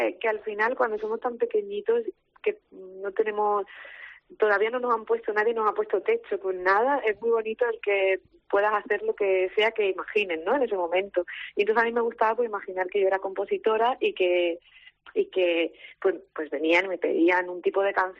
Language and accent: Spanish; Málaga, Andalusia, Spain; moved away as an adult; now in Madrid, Spain; como me fui con 18 años de Málaga